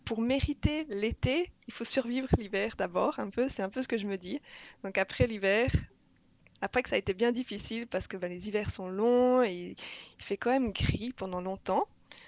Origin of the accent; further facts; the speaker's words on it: Switzerland; now in Seattle, United States; j'ai 35 ans, je viens de Suisse et ça va être mon 4e été à Seattle.